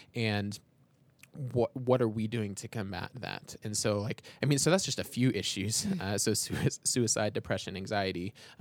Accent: Colorado Springs, Colorado, United States; I mean, we're from Colorado Springs, and Colorado Springs, pretty affluent area, has one of the highest teen suicide rates in the country.

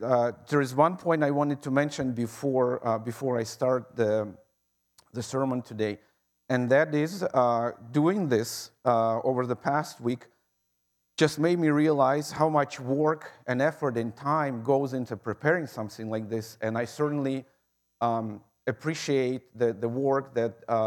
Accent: Ukraine; moved away as an adult; also born or lived in United States; now in Canada; Originally, my family, we're from Ukraine. I did my graduate studies in the United States for 6 years. We lived on the Eastern Shore in the state of Maryland. And then I got a job with Agriculture Canada in 2014, and we came to Brennan and never left.

